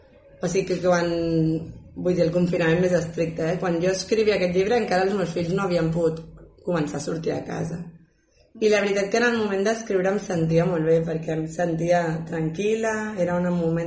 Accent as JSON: {"language": "Catalan", "town": "Cerdanyola del Vallès", "region": "Catalonia", "country": "Spain", "tie": "born or raised there", "said": "Soc de Cerdanyola del Vallès, d'aquí de tota la vida."}